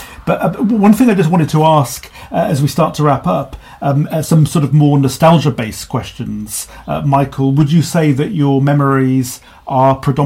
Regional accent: Wales, United Kingdom; I'm from Wales originally.

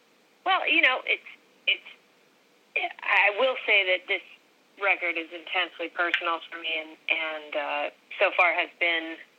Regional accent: United States; I'm American, and we've had a pretty earth-shattering, you know, election and presidential campaign

